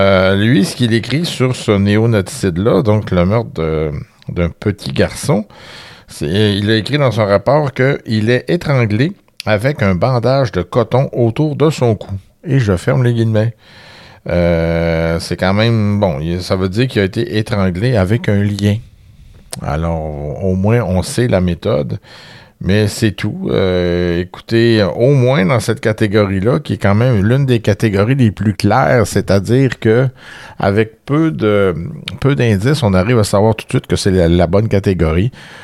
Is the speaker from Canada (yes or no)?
yes; Trois-Rivières, Quebec, Canada; c'est un cas qui semble avoir fait brasser pas mal de choses dans la région de Trois-Rivières. Donc, ma région natale.